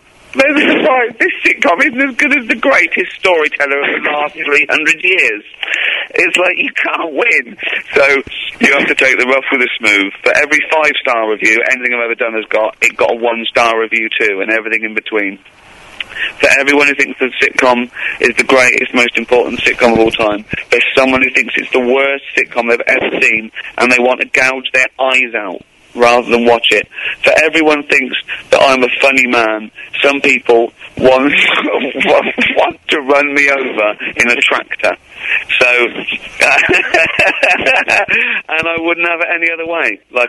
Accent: United Kingdom; That's me being British. That's how we think.

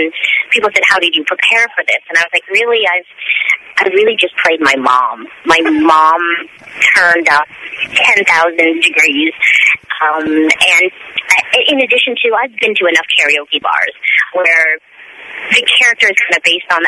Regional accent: Toronto, Ontario, Canada; Toronto, woo-hoo. Yeah, that was my hometown.

